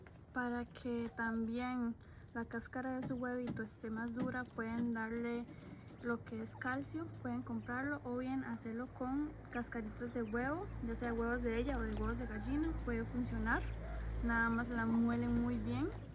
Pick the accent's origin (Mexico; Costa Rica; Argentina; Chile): Costa Rica; Como les digo, yo soy de Costa Rica